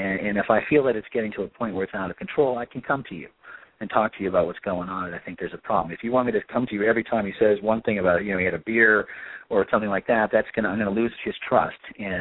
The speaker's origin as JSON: {"language": "English", "town": "Los Angeles", "region": "California", "country": "United States", "tie": "born or raised there", "said": "growing up in Los Angeles at that time, so that part's complicated."}